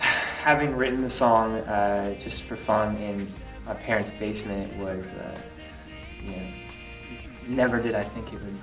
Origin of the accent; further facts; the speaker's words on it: Midwest, United States; I wanted to reference growing up in the Midwest in North America and being so far from the ocean.